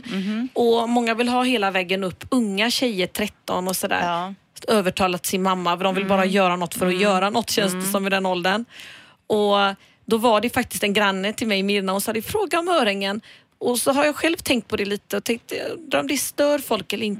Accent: Olofstorp, Västra Götaland County, Sweden; Vi är ju från Olofstorp liksom. Vi uppfann White Trash där jag bor.

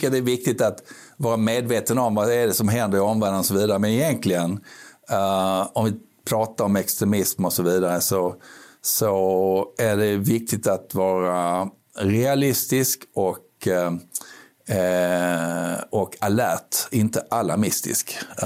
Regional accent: Skåne, Sweden; accent: Scanian; Min skånska i 11 timmar.

